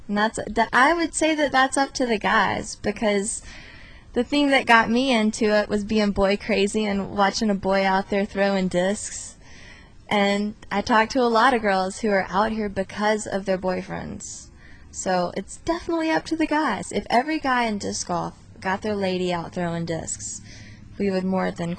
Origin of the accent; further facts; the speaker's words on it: Georgia, United States; I grew up in Georgia. I lived in Georgia until about 2 weeks ago.